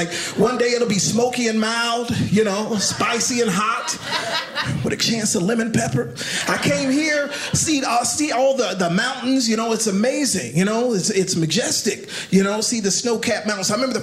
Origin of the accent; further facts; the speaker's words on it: Atlanta, Georgia, United States; like I said, I'm from Atlanta